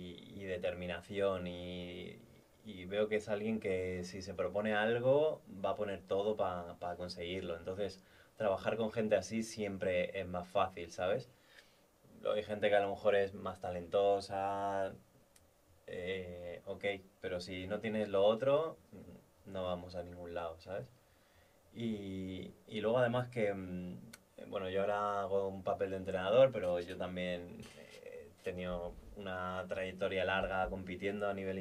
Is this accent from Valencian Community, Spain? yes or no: yes; Torrellano, Valencian Community, Spain; now in Puerto Rico; yo vengo de España, de Torrellano, exactamente